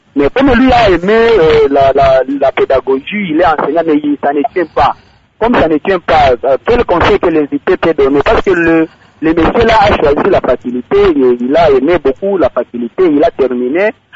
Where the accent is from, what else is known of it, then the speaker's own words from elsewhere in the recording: Kindu, Maniema, DR Congo; comme il y a une carence ici chez nous à Kindu des emplois